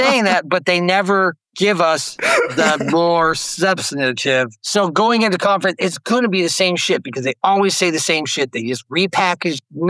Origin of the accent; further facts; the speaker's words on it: Arizona, United States; My home state.